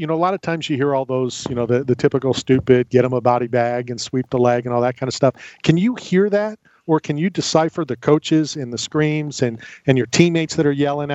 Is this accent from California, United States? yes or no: no; Philadelphia, Pennsylvania, United States; born there; I was born in Philadelphia. I love the city, even though I don't live here anymore.